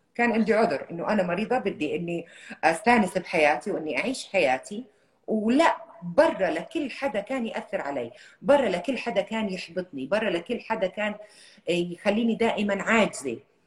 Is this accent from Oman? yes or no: no; Jordan; accent: Saudi; now in Saudi Arabia; انا لهجتي ترى سعوديه لاني عشت بالسعوديه، بس انا لهجتي امي الوالده عندي من قضاء الخليل، فبتحكي قالوا قلنا. وعشت طفولتي بالاردن وترعرعت وعشت باقي يعني معظم حياتي بالسعوديه، فقدرت اني امزج ما بين هالثلاث لهجات